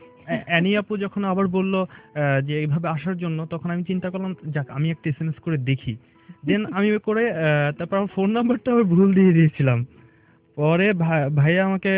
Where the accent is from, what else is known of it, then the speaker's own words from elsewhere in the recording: Savar, Dhaka Division, Bangladesh; আমি সাভার থেকে এসেছি ক্যাপিটাল এফএম।